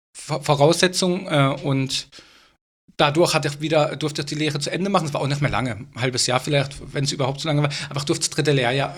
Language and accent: German; Baden-Württemberg, Germany; born or raised there